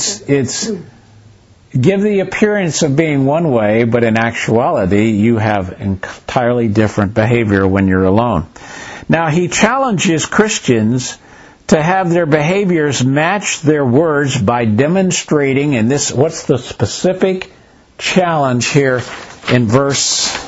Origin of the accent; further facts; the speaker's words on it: the South, United States; I'm from the South, and there are a lot of people that go to church in the South.